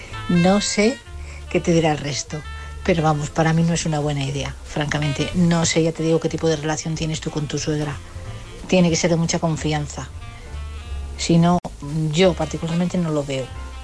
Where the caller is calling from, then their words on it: Madrid, Community of Madrid, Spain; de Madrid